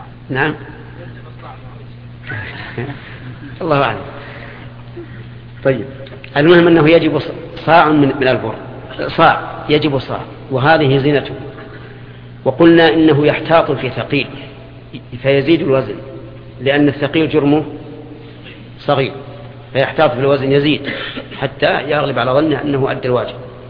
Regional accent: Qassim Province, Saudi Arabia; عندنا في القصيم

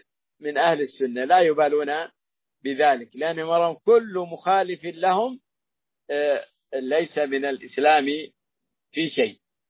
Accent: Saudi Arabia

